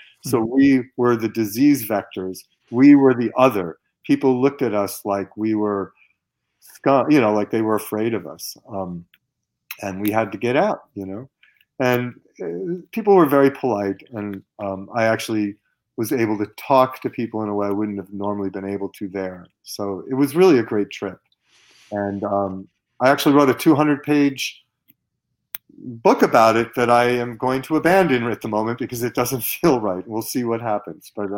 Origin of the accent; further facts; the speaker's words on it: United States; I may not think of myself as an American, but in the end, I am an American.